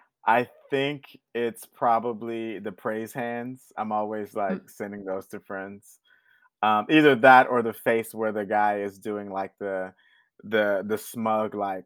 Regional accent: Houston, Texas, United States; But I'm from the South. I'm from Houston, you know. We all look after each other.

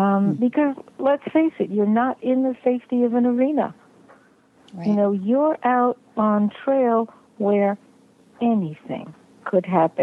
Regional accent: New York City, New York, United States; I think in my bio it does say I grew up in New York City, which is not not the place most horse people come from.

